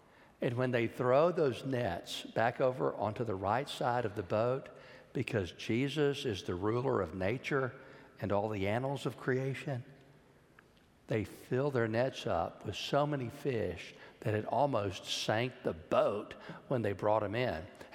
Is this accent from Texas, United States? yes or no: yes; Georgetown, Texas, United States; when I was a kid, growing up in Georgetown, Texas, we used to do strange things for entertainment.